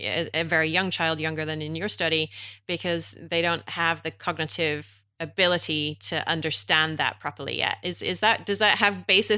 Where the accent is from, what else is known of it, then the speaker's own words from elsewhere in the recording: England, United Kingdom; In others, as an English person.